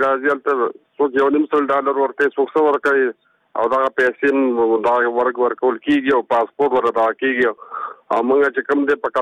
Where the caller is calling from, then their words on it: Kunar, Afghanistan; خبرې کوم د کونړ ولایت نه